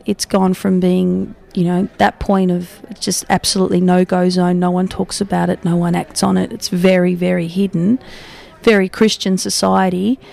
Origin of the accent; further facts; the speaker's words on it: South Africa; now in Melbourne, Australia; Growing up in South Africa, things have changed a lot over there